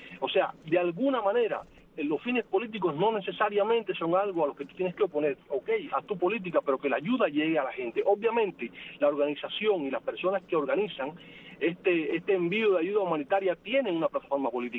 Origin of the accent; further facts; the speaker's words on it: Cuba; mi análisis como cubano.